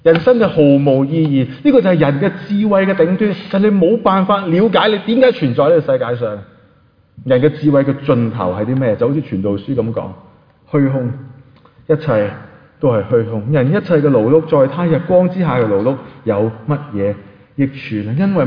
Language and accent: Chinese; Hong Kong; 其实我不是以弗所城的人，我是香港人，是吧？